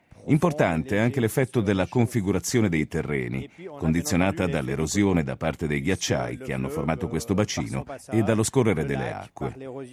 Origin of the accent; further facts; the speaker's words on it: Montreux, Vaud, Switzerland; Sono originario della regione di Montreux e conosco molti viticoltori